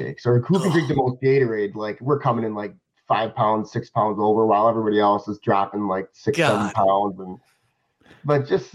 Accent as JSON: {"language": "English", "town": "Joliet", "region": "Illinois", "country": "United States", "tie": "born or raised there", "said": "So it was the biggest game of my life growing up in Joliet."}